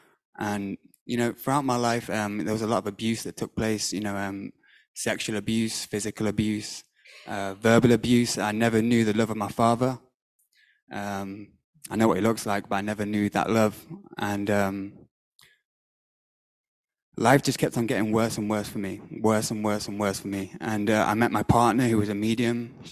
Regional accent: Nottingham, East Midlands, United Kingdom; But I was born and raised in Nottingham. I'm 28 years old. I was born into a Freemason family.

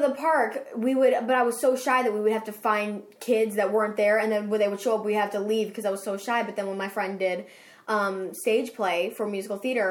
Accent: Chicago, Illinois, United States; accent: Chicago; I am from Chicago. Everybody makes fun of my accent. They're like, where are you from? Like, from Chicago.

